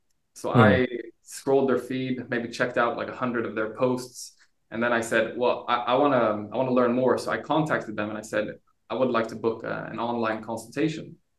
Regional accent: Brazil; also born or lived in Sweden; I mean, I was born in Sweden, but moved around quite quickly. So I grew up partly in Brazil

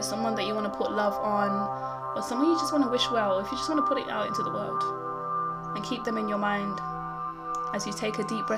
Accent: South Sudan; So I'm from South Sudan, right? So I grew up with like 11 cousins.

